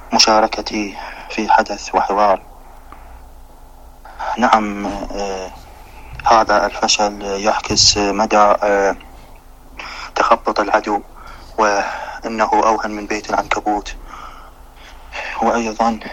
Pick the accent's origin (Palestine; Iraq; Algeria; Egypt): Iraq; وهذا شيء مؤسف على المسؤولين عندنا بالعراق.